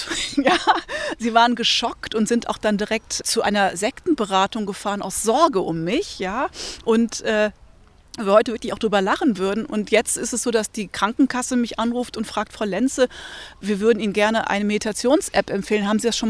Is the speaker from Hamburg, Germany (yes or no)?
no; Mönchengladbach, North Rhine-Westphalia, Germany; Ich komme aus Mönchengladbach, aus einem Vorort. Ich kam aus einer westdeutschen katholischen Normalität.